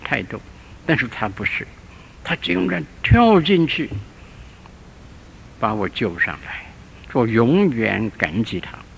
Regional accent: Shandong, China; 我记得我小的时候住在山东一个地方，我五岁的时候

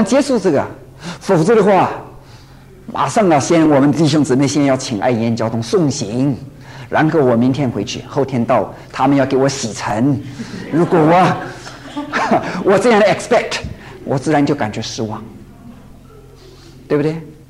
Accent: Taiwan; moved away; 我是从台湾来的，假定说有一个人呢现在说要出国了，哎呀，在台湾出国这是件大事情啊

